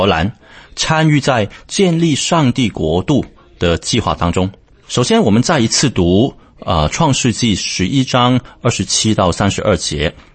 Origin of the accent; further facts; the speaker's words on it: China; 塔拉经历的就是我们中国人所说的白发人送黑发人